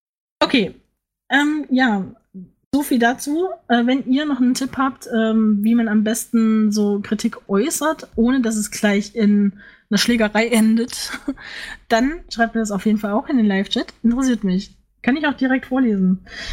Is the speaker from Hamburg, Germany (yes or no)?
no; Thuringia, Germany; das ist tatsächlich in Thüringen, in meinem Heimatbundesland, der erste Fördance seiner Art.